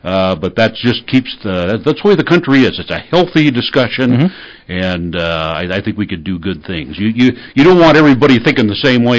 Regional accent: North Platte, Nebraska, United States; I am pretty much a lifelong resident. I was raised in North Platte, Nebraska. I graduated high school here in 67

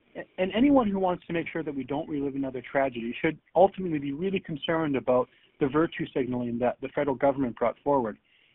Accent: Canada; as a Canadian, I feel the same way.

